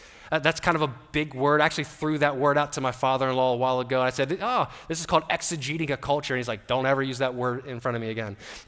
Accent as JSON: {"language": "English", "region": "Maryland", "country": "United States", "tie": "born or raised there", "said": "where I grew up in Maryland, we were actually not too far away from Mennonite and Amish communities."}